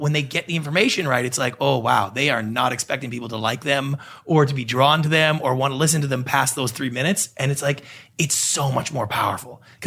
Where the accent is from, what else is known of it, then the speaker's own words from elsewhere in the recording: Canada; now in Los Angeles, United States; As I'm a Canadian.